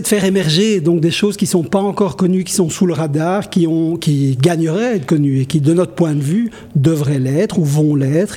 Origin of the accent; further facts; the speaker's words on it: Brussels, Brussels-Capital Region, Belgium; on est des Bruxellois pur jus, on aime la ville, on aime ce qui bouge en ville.